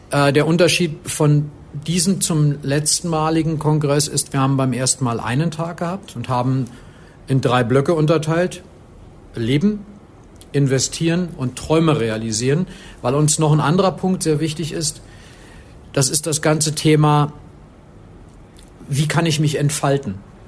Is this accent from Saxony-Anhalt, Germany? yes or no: no; Berlin, Germany; und ich bin ursprünglich aus Berlin.